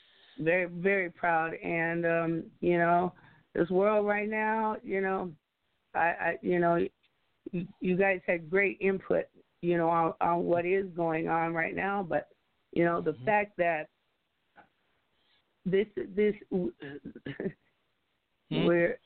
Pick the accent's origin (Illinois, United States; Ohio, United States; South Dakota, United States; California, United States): South Dakota, United States; now in Lincoln, United States; Okay, well, I am out of Nebraska at the current moment in Lincoln, Nebraska, but I hail from South Dakota.